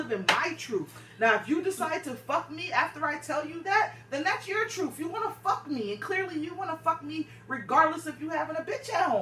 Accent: Stamford, Connecticut, United States; You in this Norwalk shit? I'm from Stanford.

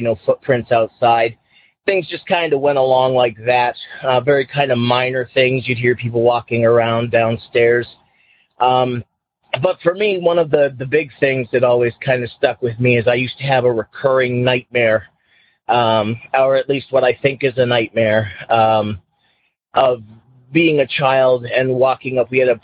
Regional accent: Massachusetts, United States; I'm from Massachusetts.

